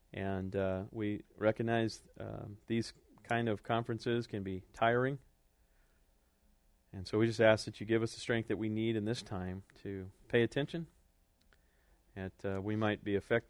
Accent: California, United States; also born or lived in Corcoran; And I grew up in California. I grew up in Central California.

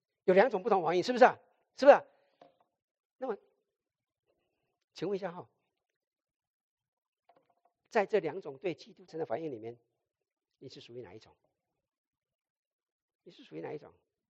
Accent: Taiwan; now in United States; 很多人知道我出生在台湾，很多人也知道我以前在台湾的时候最讨厌基督徒

